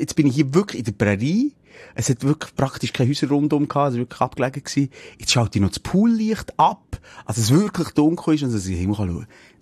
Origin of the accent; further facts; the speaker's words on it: Bern, Switzerland; obwohl Bern, ich wohne am Stadtrand